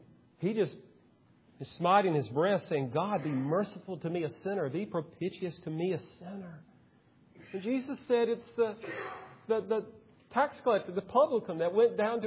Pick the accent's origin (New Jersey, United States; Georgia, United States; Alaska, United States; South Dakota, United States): Georgia, United States; I'm from Georgia, but I think He can.